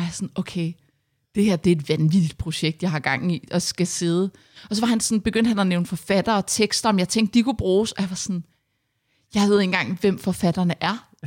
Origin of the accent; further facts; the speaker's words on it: Slagelse, Zealand, Denmark; Jamen, jeg er jo fra Slagelse.